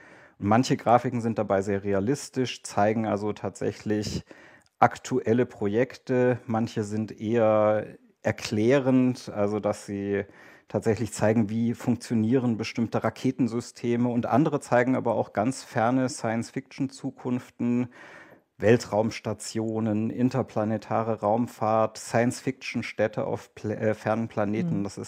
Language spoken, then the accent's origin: German; Germany; denn ich bin im Westen der Bundesrepublik aufgewachsen